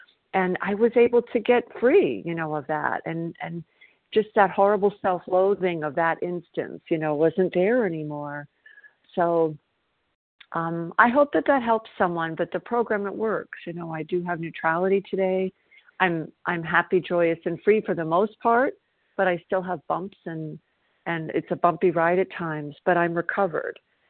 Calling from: South Carolina, United States; I'm calling from South Carolina

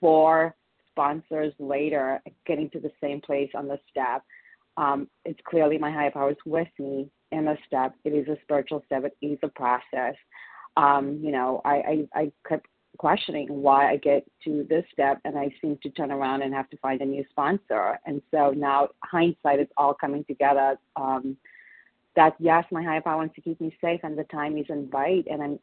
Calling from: California, United States; California.

